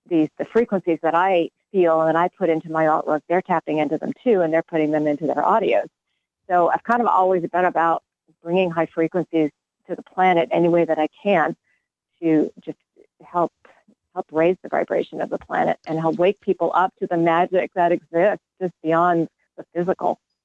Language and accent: English; Ireland; Yes, and I'm Irish.